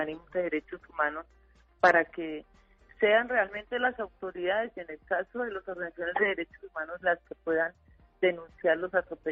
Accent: Colombia; seguiré pues firme en mi país, yo no tengo por qué irme del país, quiero que mi esposo vuelva a Colombia.

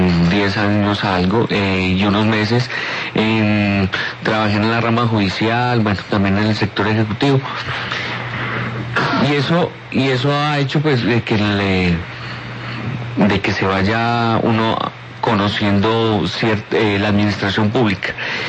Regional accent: Manizales, Caldas, Colombia; also born or lived in Bogotá / Cali; yo nací en Bogotá y al año mi madre me llevó a Manizales, pues ellos eran de Manizales, de esa región. Y ahí me crié, hice mi primaria, mi bachillerato, hice mi pregrado, o sea, toda la parte de la universidad. Posteriormente estuve en Cali, presté servicio en Cali

